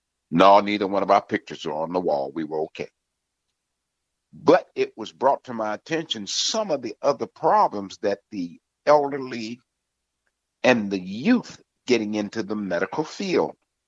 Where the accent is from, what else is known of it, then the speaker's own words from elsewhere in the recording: Huntsville, Alabama, United States; But I always say hello to the Army because I was raised right there in Huntsville, Alabama, Redstone Arsenal. So I'm kind of partial to where I was raised, even though my family is Air Force.